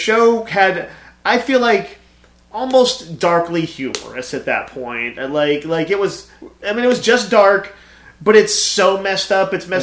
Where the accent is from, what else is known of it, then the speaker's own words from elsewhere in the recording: Austin, Texas, United States; I'm an Austin Texan.